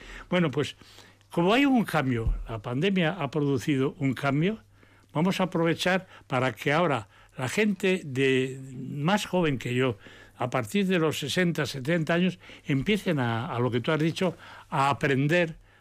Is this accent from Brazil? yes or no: no; Basque Country, Spain